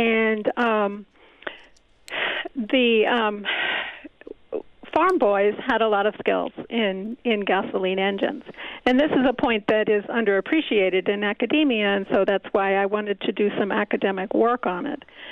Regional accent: Rockford, Illinois, United States; Well, I grew up in Rockford, Illinois, and so that's how I came to do that.

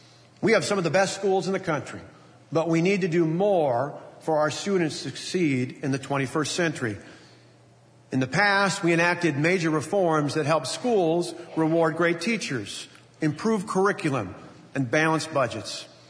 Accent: Delavan, Wisconsin, United States; Later in high school, I flipped hamburgers at McDonald's in my hometown of Delavan.

